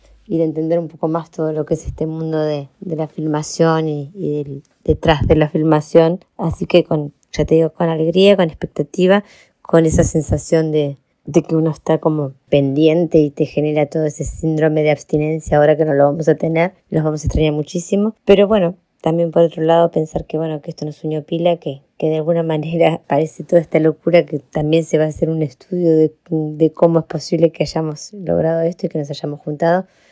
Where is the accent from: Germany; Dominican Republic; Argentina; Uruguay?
Uruguay; de Uruguay.